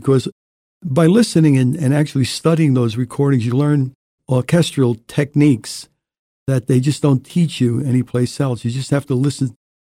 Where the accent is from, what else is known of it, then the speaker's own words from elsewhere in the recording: Newark, New Jersey, United States; Originally from Newark, New Jersey, and I grew up in an area called Down Neck.